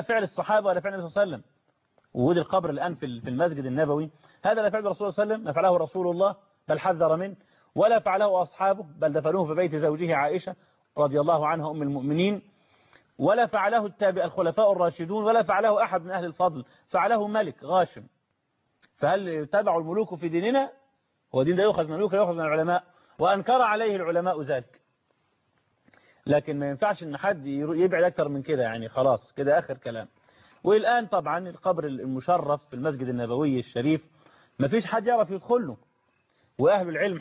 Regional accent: Egypt; احنا ما كانش عندنا في مصر مزارات ولا قبور

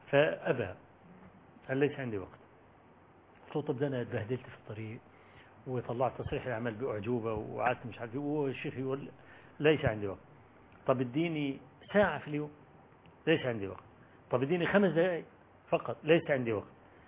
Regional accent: Egypt; أنا جاي من مصر مخصوص وأنا طالب علم فقير

